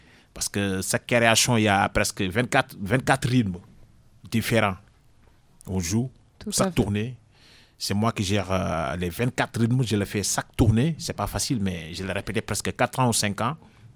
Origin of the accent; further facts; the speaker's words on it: Dakar, Senegal; Moi, je suis né à Dakar avec mes grands frères et tout.